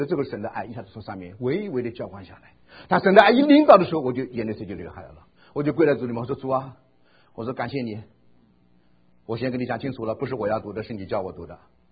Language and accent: Chinese; China; 听说我们从大陆来以后